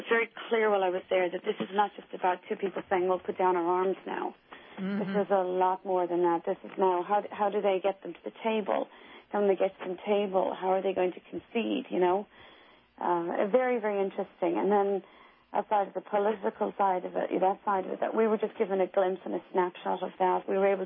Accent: Ireland; I'm born and raised in Ireland.

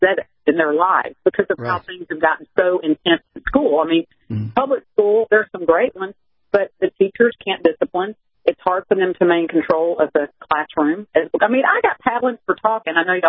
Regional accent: Mississippi, United States; Growing up in Mississippi, and I don't know about you guys in California, we had school prayer.

